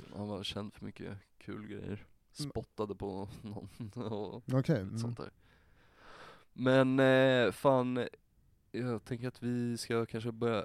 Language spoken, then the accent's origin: Swedish; Stockholm, Stockholm County, Sweden; när man kommer dit som stockholmare och bara fuck Göteborg